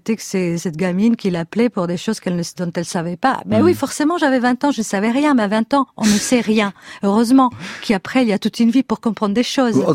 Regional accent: Italy; Alors, moi, je suis italienne, je rentre dans ses livres en italien.

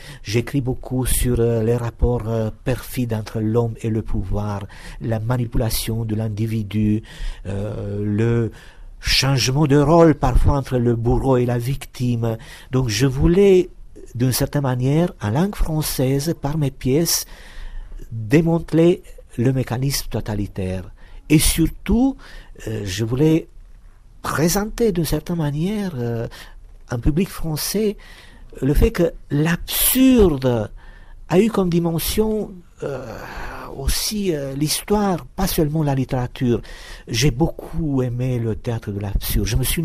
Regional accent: Romania; moved away; depuis que je suis né en Roumanie jusqu'au moment où je quittais la Roumanie en 87.

